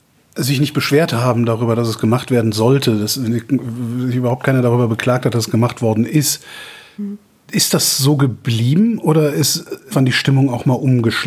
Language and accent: German; Cologne, North Rhine-Westphalia, Germany; born there; now in Berlin, Germany; ich bin gebürtiger Kölner und lebe in Berlin